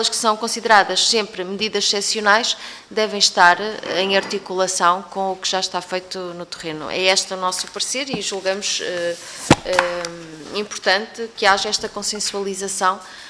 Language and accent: Portuguese; Portugal; enquanto português